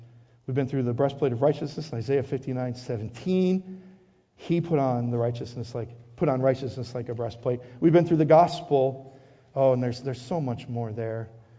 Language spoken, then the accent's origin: English; Wisconsin, United States; I'm a cheesehead from Wisconsin.